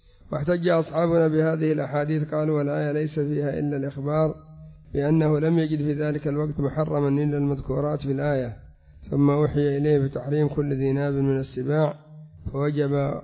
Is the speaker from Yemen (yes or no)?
yes; Yemen; العقب الذي يسمى عندنا في اليمن العقب هو أصلا نوع من الحياء الحمام واليمام